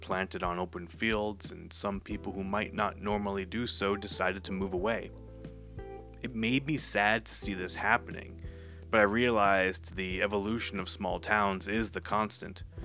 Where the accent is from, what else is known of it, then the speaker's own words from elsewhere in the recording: New Hampshire, United States; I grew up in that area. The mountain mentioned in Thornton Wilder's play, Monadnock, rises above my hometown, giving it a sort of majestic postcard look.